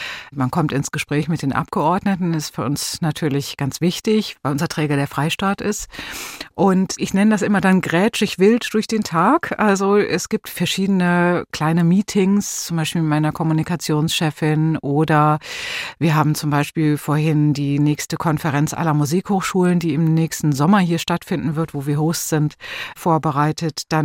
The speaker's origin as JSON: {"language": "German", "town": "Essen", "region": "North Rhine-Westphalia", "country": "Germany", "said": "Ja, ich aus Essen."}